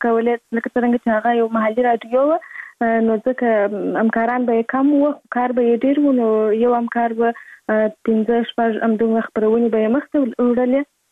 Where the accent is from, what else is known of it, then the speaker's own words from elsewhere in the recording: Kandahar, Afghanistan; born there; زه په کندهار ولایت کې زیږیدلې یم، او اوس فلاله په کندهار ولایت کې اوسېږم.